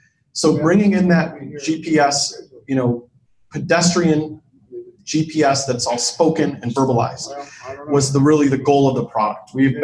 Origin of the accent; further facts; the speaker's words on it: Chicago, Illinois, United States; I'm here from Chicago.